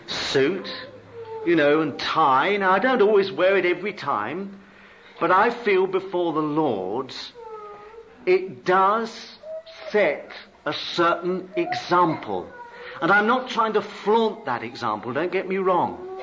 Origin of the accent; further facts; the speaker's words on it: England, United Kingdom; Well, we're English.